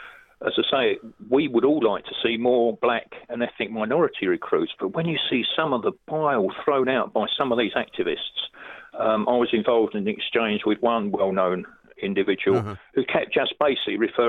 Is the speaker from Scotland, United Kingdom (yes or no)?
no; London, United Kingdom; And I'm talking as a Londoner from inner city estates that know the streets